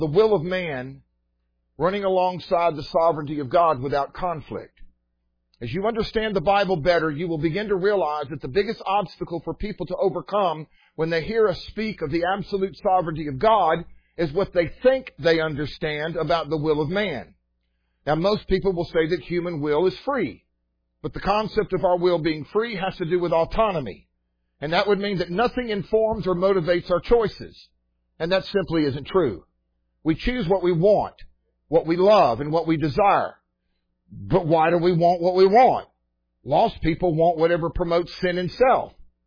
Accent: Mississippi, United States; And so I had this name tag that I came from Mississippi.

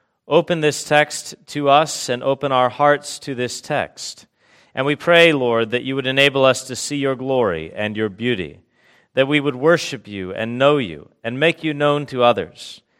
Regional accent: Huntington Beach, California, United States; I am originally from Huntington Beach, California.

